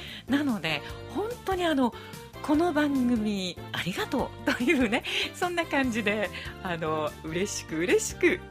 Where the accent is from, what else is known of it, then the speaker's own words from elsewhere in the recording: Shiga, Japan; 私はずっと滋賀に生まれて滋賀に育って滋賀に住んでいますけれども